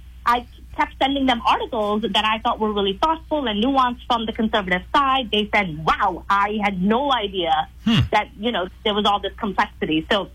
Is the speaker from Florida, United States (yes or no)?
no; New York City, New York, United States; also born or lived in Bangladesh; I myself, I'm an immigrant from Bangladesh. I grew up in New York City, which obviously is a very progressive, liberal place.